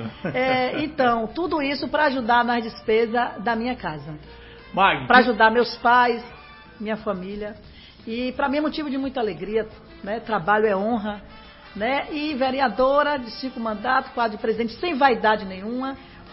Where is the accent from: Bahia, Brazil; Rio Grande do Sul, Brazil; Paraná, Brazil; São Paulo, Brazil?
Bahia, Brazil; Uruçuca; Nasci em Uruçuca, na Avenida Evandro Magalhães. Nasci, cresci, estou até hoje lá.